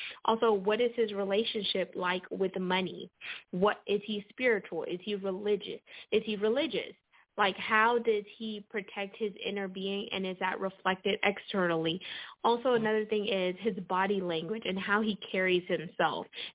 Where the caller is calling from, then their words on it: Houston, Texas, United States; I'm calling in from Houston, Texas.